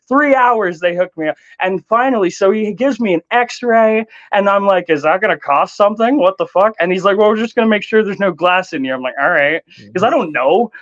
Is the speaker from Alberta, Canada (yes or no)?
no; Ontario, Canada; I get up to the counter thing and the person asks me, okay, so where are you from? Blah, blah, blah, Ontario. Do you have insurance? Blah, blah, blah. I don't know. Here's my Ontario health card.